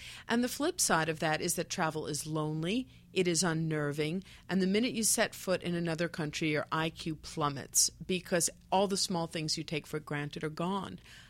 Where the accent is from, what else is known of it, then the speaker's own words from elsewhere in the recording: New York City, New York, United States; I grew up in New York City in a government-subsidized housing on the then very rough Upper West Side.